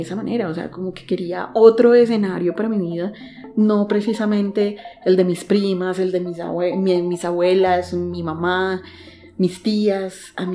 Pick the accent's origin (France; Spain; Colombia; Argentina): Colombia; Bogotá; Soy mujer urbana, bogotana.